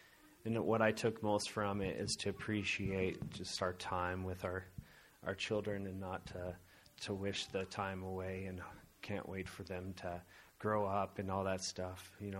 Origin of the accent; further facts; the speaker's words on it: California, United States; And so they had been dedicated while we were out in California. So we're from California, if you didn't know that.